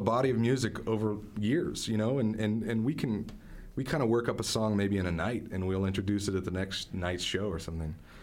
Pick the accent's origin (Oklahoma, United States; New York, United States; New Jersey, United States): Oklahoma, United States; Tulsa; I grew up in Tulsa, and I'd just written a song about the 1921 Tulsa race riot.